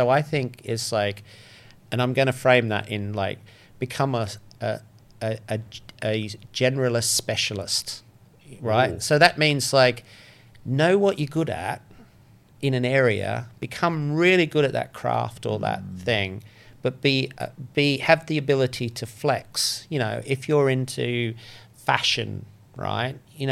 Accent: Australia; But like, as an Aussie who's sort of lived in six different countries around the world and sort of calls this place home, even though it rains too much.

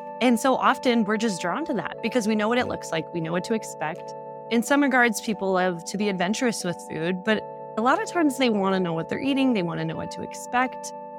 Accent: Iowa, United States; born there; I was born in Iowa.

